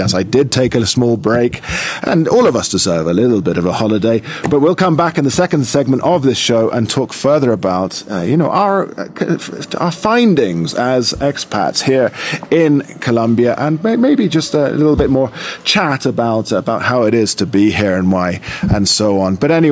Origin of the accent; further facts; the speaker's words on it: London, United Kingdom; I am a Londoner. I was born and raised there.